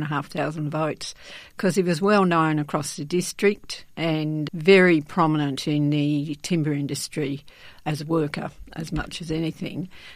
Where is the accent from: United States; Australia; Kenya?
Australia; Western Australia; Well, I actually grew up in the township of North Stanlop.